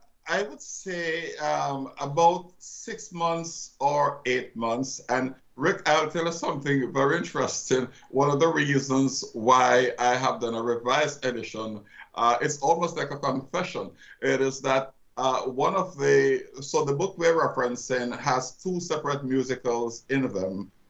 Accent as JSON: {"language": "English", "country": "Jamaica", "tie": "born or raised there", "said": "shortly after I left high school, I taught pre-trained at a school in my home country of Jamaica"}